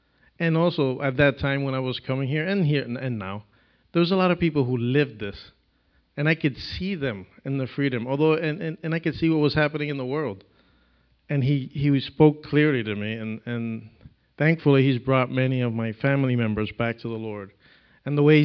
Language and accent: English; Puerto Rico; also born or lived in New York; But the interesting part is I'm Puerto Rican. I was born in New York. My parents kept me there. They were there for 3 years. Family started moving back to Puerto Rico.